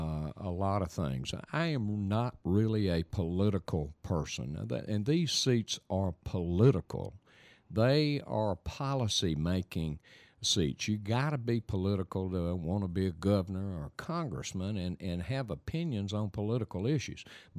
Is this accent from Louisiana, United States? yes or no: yes; Tallulah, Louisiana, United States; And I'm from Tallulah, for God's sake.